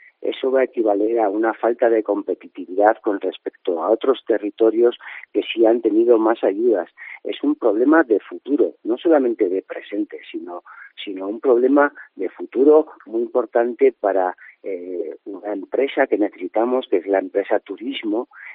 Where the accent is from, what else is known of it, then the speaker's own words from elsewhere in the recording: Bilbao, Basque Country, Spain; Yo soy de Bilbao, llegué aquí, me enamoré de esto y he luchado muchísimo para montar una familia aquí.